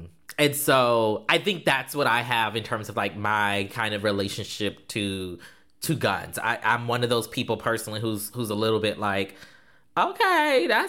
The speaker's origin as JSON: {"language": "English", "region": "the South", "country": "United States", "said": "But you know, I'm from the South though, and a lot of my family, extended family at least, like grew up in the country."}